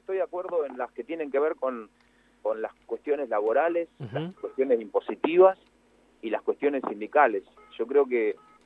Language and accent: Spanish; Copetonas, Buenos Aires Province, Argentina; vayámonos a mi pueblo, yo soy un pueblo muy chiquitito, que se llama Copetonas, vayamos ahí, que no hay celular, casi señal